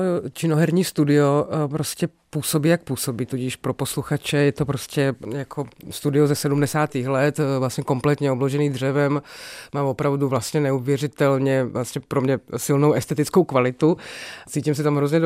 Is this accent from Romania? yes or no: no; Slovakia; teda jsem ze Slovenska